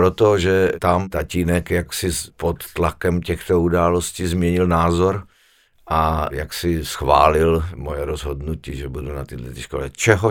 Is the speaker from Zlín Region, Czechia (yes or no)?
yes; Zlín Region, Czechia; průmka v Hradišti byla jaksi nejblíž tam tomu kraji, odkud pocházím.